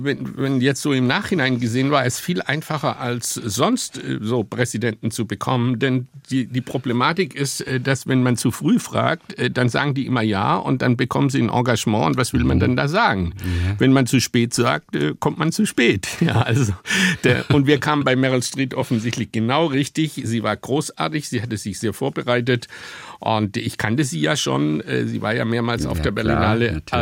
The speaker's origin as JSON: {"language": "German", "region": "Southern Germany", "country": "Germany", "said": "Also einmal komme ich aus Süddeutschland und Essen spielt nun bei uns mal eine große Rolle, wie Sie wissen."}